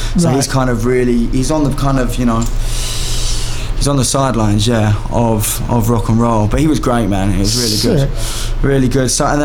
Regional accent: Harlow, East of England, United Kingdom; I am indeed. I'm from Essex, which has got a good skateboard scene as well.

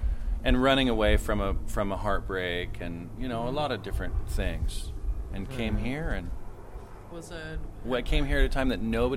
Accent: Washington, United States; I moved here in 96. I came here from Seattle. My youth was spent in a tiny little farming community in Washington State.

